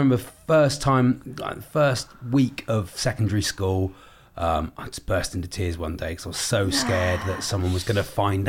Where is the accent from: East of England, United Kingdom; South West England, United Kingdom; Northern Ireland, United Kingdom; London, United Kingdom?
South West England, United Kingdom; Newton Abbot; born there; I was born in Newton Abbott. Born in Newton Abbott Hospital.